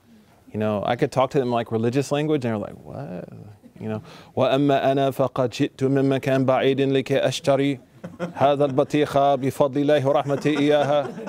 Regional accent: Oklahoma, United States; I'm from Oklahoma.

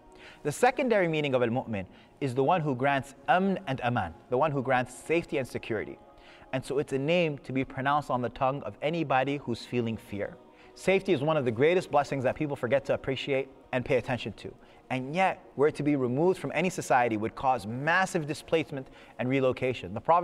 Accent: Khartoum, Sudan; I am from Sudan, and in the past year, the city of Khartoum has been emptied out by war

